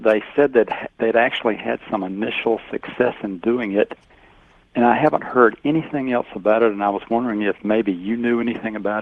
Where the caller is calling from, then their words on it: Alabama, United States; Calling from Alabama.